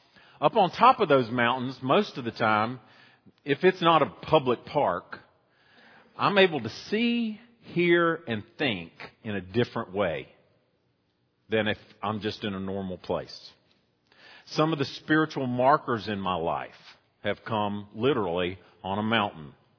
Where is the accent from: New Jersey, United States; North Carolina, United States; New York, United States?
North Carolina, United States; But being from the mountains, born and raised in Watauga County, I'm just a mountain man.